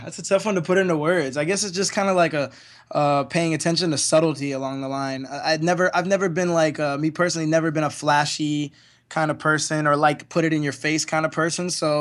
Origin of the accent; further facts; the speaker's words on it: Miami, Florida, United States; you know, we're coming out from Miami. We're a 6-piece band of like bearded, like pirate looking motherfuckers